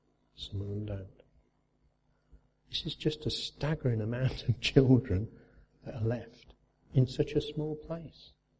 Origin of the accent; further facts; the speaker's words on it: United Kingdom; and we just do, as good British people, lots of hand gestures and pointing